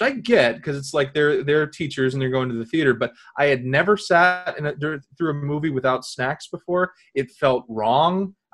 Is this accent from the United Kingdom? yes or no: no; California, United States; at the theater where I grew up in the North Bay